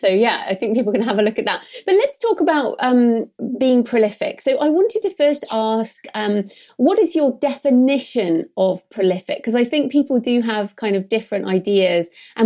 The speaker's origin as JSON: {"language": "English", "country": "United Kingdom", "said": "And I mean, we're both British, obviously"}